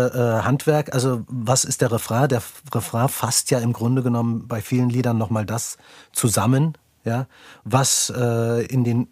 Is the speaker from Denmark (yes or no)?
no; Austria; Ich bin ja Österreicher